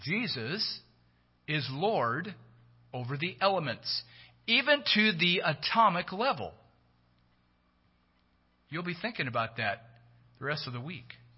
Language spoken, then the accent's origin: English; California, United States; I'm from Northern California, Napa, Sonoma, Mendocino. Many of you know what that is. That's wine country.